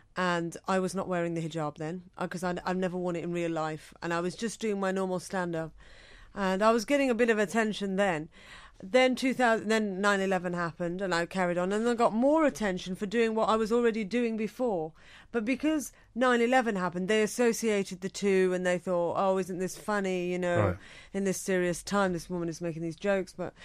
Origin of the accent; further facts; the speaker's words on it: United Kingdom; I'm British and I'm Asian, and that's not normal in America.